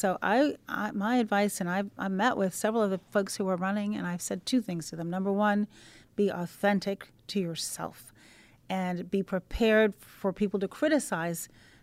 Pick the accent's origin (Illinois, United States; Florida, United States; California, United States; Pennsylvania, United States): Illinois, United States; Naperville; Lauren Underwood from my hometown of, well, the Chicago area.